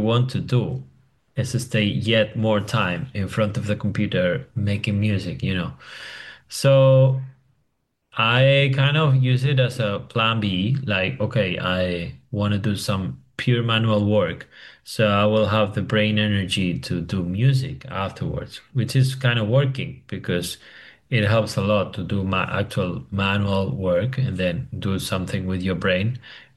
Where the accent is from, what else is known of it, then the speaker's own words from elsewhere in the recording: Madrid, Community of Madrid, Spain; English is a second language; So I'm originally from Madrid, although I've been traveling quite a bit and I've lived in different countries.